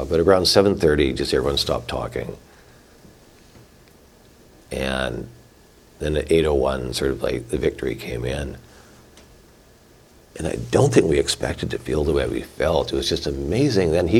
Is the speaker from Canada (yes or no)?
yes; Canada; I'm from Canada. Being Canadian was sort of like being like American light or American, like slightly different.